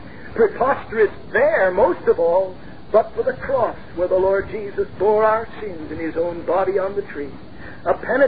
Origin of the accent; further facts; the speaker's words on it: Long Island Sound, United States; I was brought up in Long Island Sound